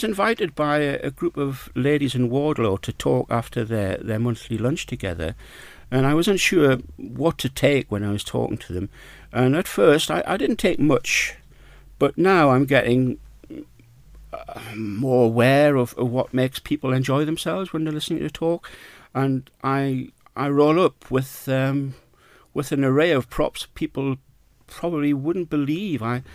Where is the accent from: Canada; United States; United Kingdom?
United Kingdom; North East England; now in Peak District, United Kingdom; I haven't opened my mouth yet, but I'm sure people now can understand that, yes, I am a Geordie.